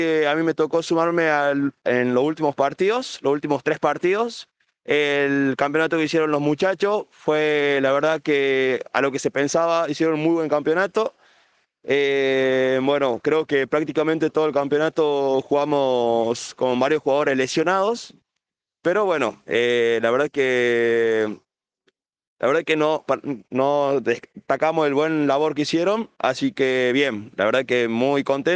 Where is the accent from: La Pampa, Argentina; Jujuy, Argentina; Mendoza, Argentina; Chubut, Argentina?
Jujuy, Argentina; somos todos jugadores jujeños